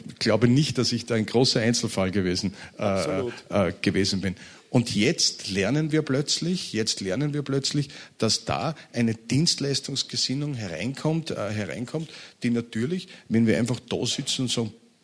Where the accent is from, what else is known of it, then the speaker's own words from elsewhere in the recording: Upper Austria, Austria; now in Vienna, Austria; ich komme aus Oberösterreich, ich bin nach Wien übersiedelt